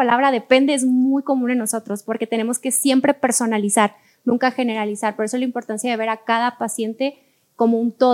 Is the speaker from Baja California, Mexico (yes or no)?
yes; Mexicali, Baja California, Mexico; Yo vengo de Mexicali, pero doy consulta en línea.